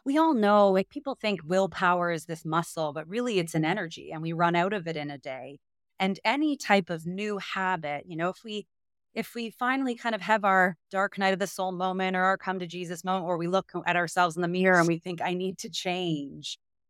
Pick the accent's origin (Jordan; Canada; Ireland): Canada; now in United States; what's so surprising as a Canadian in the U.S.